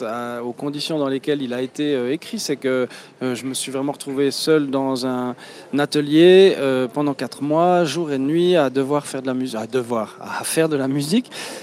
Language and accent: French; Bourgogne-Franche-Comté, France; On présente ses morceaux chez nous, dans le Jura.